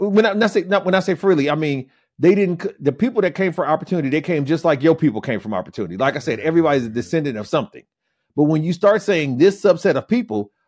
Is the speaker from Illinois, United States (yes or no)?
yes; Peoria, Illinois, United States; so I'm from Peoria, right? So Caterpillar, UAW town, blah, blah, blah, United Auto Workers, right?